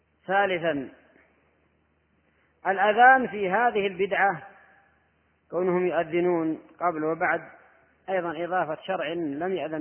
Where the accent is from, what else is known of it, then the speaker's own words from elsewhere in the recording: Hadramaut, Yemen; ومن العادات أيضا عندنا في حضرموت في هذا الشهر المبارك